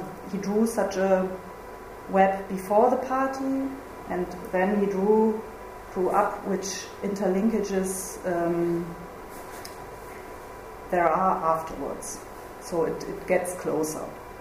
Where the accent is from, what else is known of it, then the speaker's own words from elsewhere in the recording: Berlin, Germany; English is a second language; I'm from Berlin